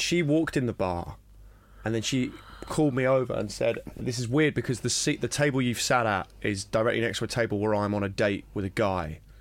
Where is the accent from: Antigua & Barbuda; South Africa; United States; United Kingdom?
United Kingdom; Brighton, South East England; Brighton.